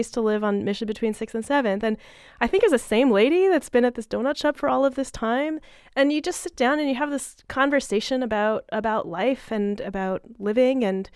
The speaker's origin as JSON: {"language": "English", "region": "California", "country": "United States", "tie": "born or raised there", "said": "I think so much of that is connected to growing up in the Bay Area and having a family of activists and liquor store owner therapists."}